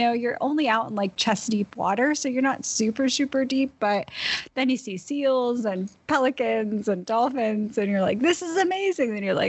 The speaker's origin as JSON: {"language": "English", "region": "Northeast", "country": "United States", "tie": "born or raised there", "said": "I mean, I grew up in the Northeast. I am used to 100 degrees, 100% humidity."}